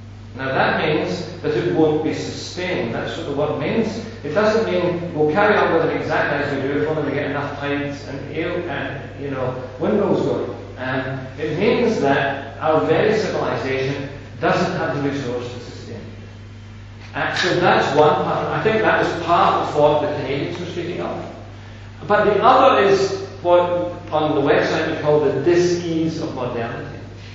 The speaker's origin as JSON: {"language": "English", "region": "Scotland", "country": "United Kingdom", "said": "Now, we're Scottish lunacy, you know"}